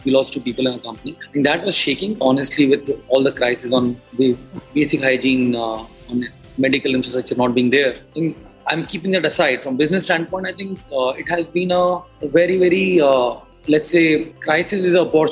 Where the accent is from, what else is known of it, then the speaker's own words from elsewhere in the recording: Jaipur, Rajasthan, India; I'm from Jaipur, a small town